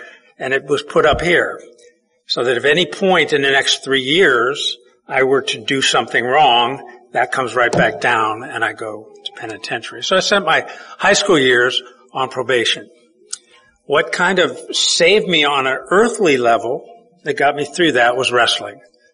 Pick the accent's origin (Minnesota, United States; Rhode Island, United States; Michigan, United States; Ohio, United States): Ohio, United States; Wooster; I grew up in Worcester, Ohio, small town, you know, had everything that I needed, but I was always bored to death.